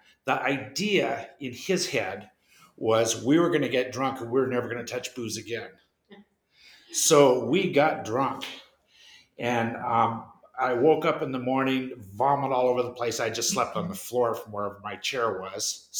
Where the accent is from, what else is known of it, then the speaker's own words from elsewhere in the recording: Seattle, Washington, United States; I grew up on Capitol Hill. I was one of nine kids, seven boys, and we had good parents, and they sent us, you know, St. Joe's, Seattle Prep